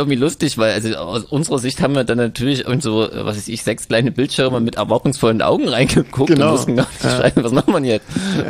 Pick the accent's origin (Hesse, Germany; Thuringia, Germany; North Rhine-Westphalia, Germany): Thuringia, Germany; Vor allem als Thüringer.